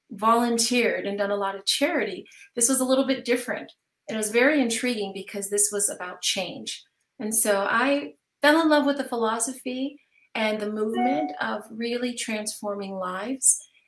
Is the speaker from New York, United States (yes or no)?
yes; Buffalo, New York, United States; I have been, I'm from Buffalo, New York. I'm from back east.